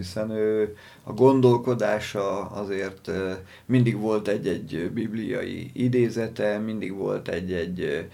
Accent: Hungary; born there; én magam is békében születtem itt Magyarországon

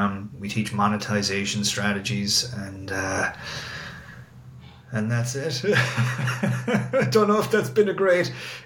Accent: Ireland; moved away as an adult; now in United States; I had the opportunity to move from my hometown in Ireland all the way to another universe in Miami Beach.

